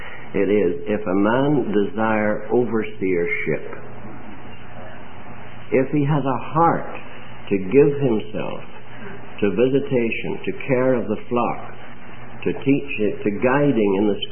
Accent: United Kingdom; I, as a British subject, could have gone back to Britain if I had got a sufficiently high rating to travel on a troop ship.

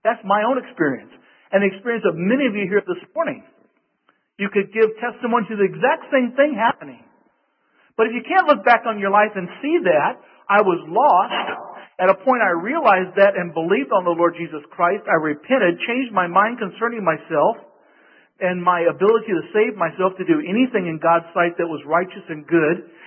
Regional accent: Boonville, Missouri, United States; born there; I was born in 1958 on December 20th in a little hospital, St. Joseph Hospital in a little town called Boonville, Missouri.

